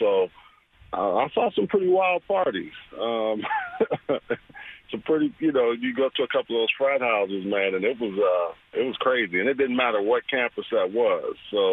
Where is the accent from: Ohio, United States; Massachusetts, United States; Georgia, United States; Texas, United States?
Texas, United States; Houston; also born or lived in Beaumont; You know, I was born in Beaumont, but I grew up in Houston. So there were quite a few guys from the Houston area even then.